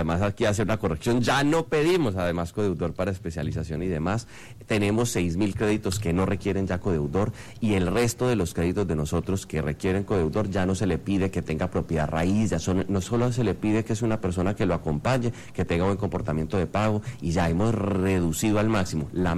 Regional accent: Armenia, Quindío, Colombia; yo soy de Armenia, yo soy de un municipio pequeño donde por allá la oferta del Estado ni llegaba. Después fui a Cali

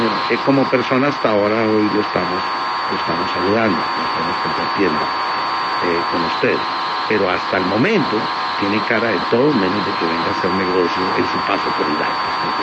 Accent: Cajamarca, Tolima, Colombia; born there; Ay, yo en Cajamarca, Tolima, me recibió una partera.

